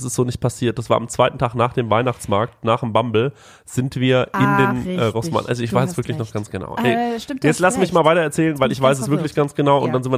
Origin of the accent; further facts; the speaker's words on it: Goldbach, Bavaria, Germany; wir sind dann irgendwie durch Goldbach gefahren und ich habe dir quasi gezeigt, wo ich aufgewachsen bin